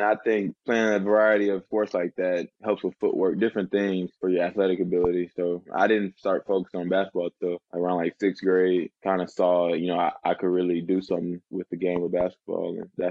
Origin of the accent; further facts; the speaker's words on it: Charlotte, North Carolina, United States; also born or lived in Chicago; I played 2 years at Kansas University, from Charlotte, North Carolina. I was born in Chicago with Vic Law. Went to the same middle school as Vic Law. So I moved to Charlotte.